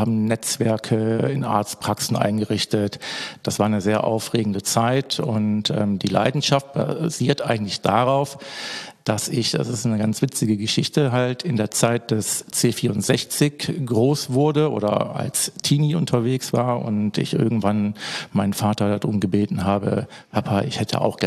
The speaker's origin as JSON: {"language": "German", "town": "Eschweiler", "region": "North Rhine-Westphalia", "country": "Germany", "tie": "born there", "said": "das Jahr 72, da bin ich geboren. Also ich gehöre schon zu den Beyond-Opas, mehr oder weniger, bin jetzt 48 und gebürtig aus Eschweiler bei Aachen."}